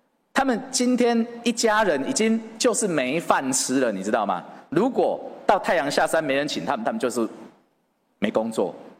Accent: Hualien, Hualien County, Taiwan; 今天我是花莲人，各位是宜兰人、罗东人，我们怎么会是兄弟？

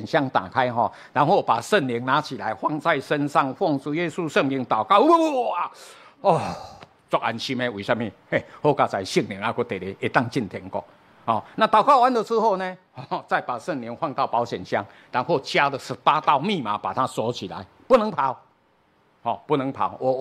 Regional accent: Wanqiao, Chiayi County, Taiwan; 从这个国小，这个懂事以后啊，无论哪一间教会，在我们故乡临近，无论哪一间教会，灵恩布道会，我爸爸妈妈就叫我去，去参加。我住在湾桥嘛，大林、梅山、内埔、嘉义、南兴、北兴、西门

